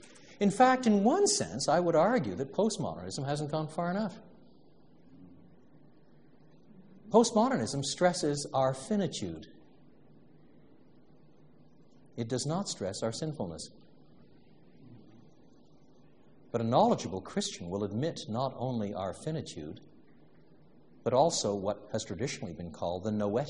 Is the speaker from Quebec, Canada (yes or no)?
yes; Quebec, Canada; I was brought up in French Canada, despite my British roots. Both my parents were born in the UK